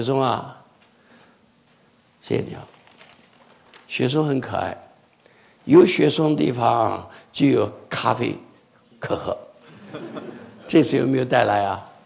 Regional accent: China; 我们江浙人都喜欢吃烤鸭啊

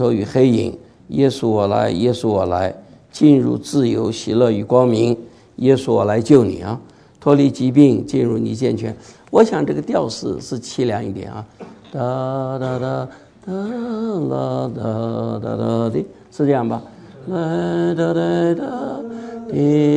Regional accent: China; 还好我们是中国人，我们本身就慢半拍的

